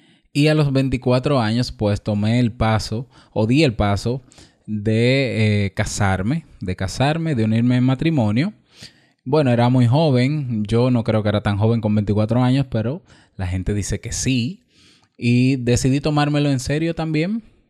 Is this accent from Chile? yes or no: no; Dominican Republic; en mi país, República Dominicana